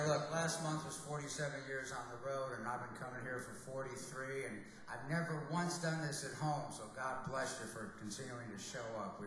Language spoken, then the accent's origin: English; United States; because as an American, I didn't even know about all the great music.